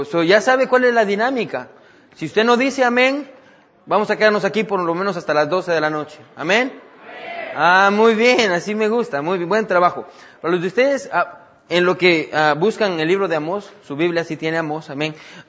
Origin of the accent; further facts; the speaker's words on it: Guatemala; Yo soy de Guatemala, soy puro chapín.